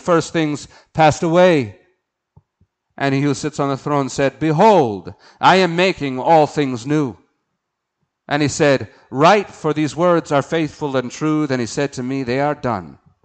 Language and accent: English; United States; Understand me, as an American, I love my country.